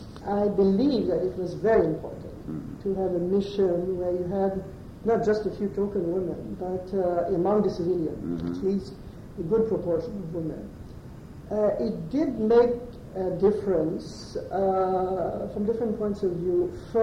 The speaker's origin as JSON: {"language": "English", "country": "Canada", "said": "I'm Canadian."}